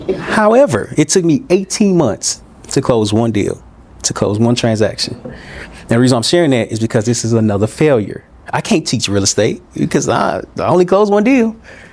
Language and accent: English; Little Rock, Arkansas, United States; So your culture is built off of your story. I'm from Little Rock, Arkansas